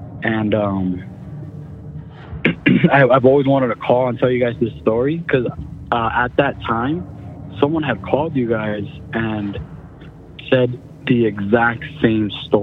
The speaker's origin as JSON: {"language": "English", "town": "Austin", "region": "Texas", "country": "United States", "said": "from Austin, Texas."}